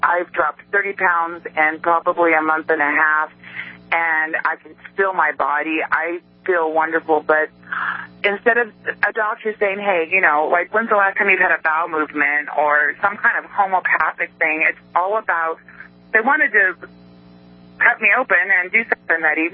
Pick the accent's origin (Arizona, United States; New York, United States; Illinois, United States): Arizona, United States; Snowflake; Up in the White Mountains, over by Pine Top and Shiloh. It's a little town called Snowflake.